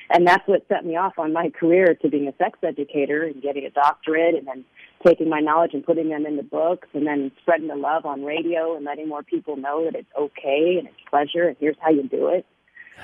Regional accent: San Francisco, California, United States; Yeah, I grew up in San Francisco in the 70s, and my parents were hippies, and there was no shame around sexuality.

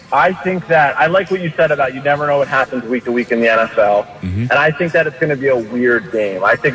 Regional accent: New Jersey, United States; moved away as an adult; also born or lived in South Florida; now in Cincinnati, United States; I moved from South Jersey to South Florida 6 years ago, and I moved to Cincinnati, Ohio in April.

